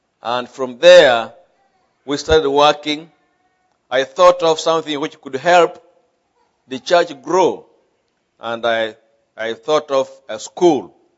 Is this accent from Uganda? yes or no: yes; Uganda; also born or lived in Tanzania; Around 2003, I started thinking of now going back to Uganda, which is my home country, because I had now helped establish the school in Tanzania.